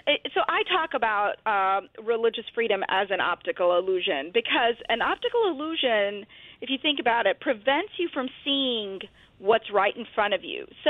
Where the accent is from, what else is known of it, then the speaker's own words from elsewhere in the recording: Atlanta, Georgia, United States; as a little brown Hindu girl growing up in Atlanta, Georgia, I encountered my fair share and then some of racial and religious discrimination.